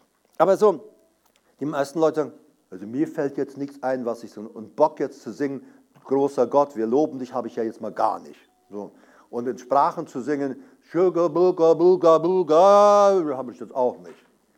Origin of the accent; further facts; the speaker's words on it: Paraguay; Aber ich bin da aufgewachsen auf dem Land